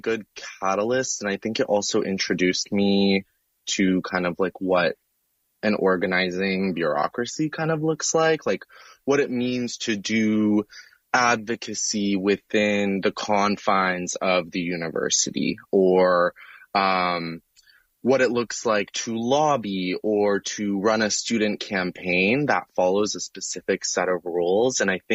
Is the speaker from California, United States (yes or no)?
yes; San Diego, California, United States; Palestinians like myself who are kind of disconnected from our cultural roots, I grew up in San Diego, I grew up in a pretty white neighborhood.